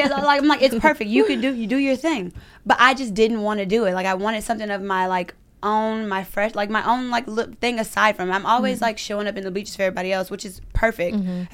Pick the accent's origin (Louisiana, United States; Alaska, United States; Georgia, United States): Louisiana, United States; Baton Rouge; moved away as an adult; I'm from Louisiana, born and raised, Baton Rouge. Mm. I moved out here at 22.